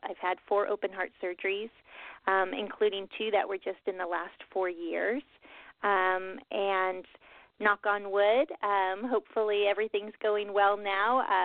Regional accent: Pasadena, California, United States; Well, I was born and raised in Pasadena, so I'm an L.A. native.

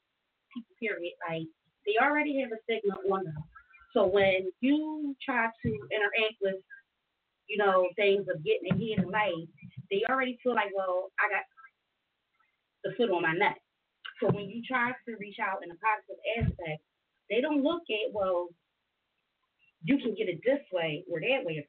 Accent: Philadelphia, Pennsylvania, United States; I'm from Southwest, Woody County, with the Army, all over Philly, I'm around.

